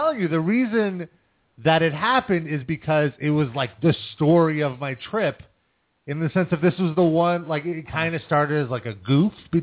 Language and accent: English; United States; Thank you. I am an American.